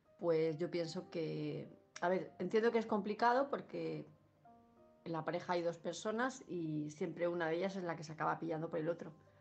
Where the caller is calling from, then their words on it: Palma, Balearic Islands, Spain; de Palma de Mallorca